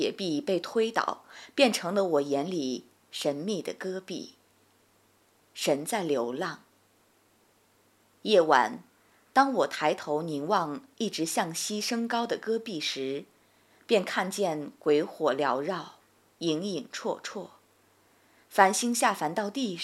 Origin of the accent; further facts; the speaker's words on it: Liangzhou, Gansu, China; 我的老家凉州也做出了难以想象的努力